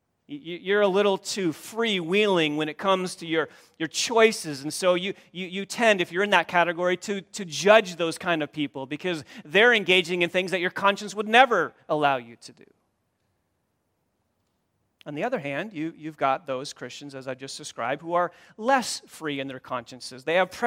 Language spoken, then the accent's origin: English; Hudsonville, Michigan, United States; I grew up here in West Michigan, and I remember growing up, maybe it's not this way so much anymore, but I remember growing up in Hudsonville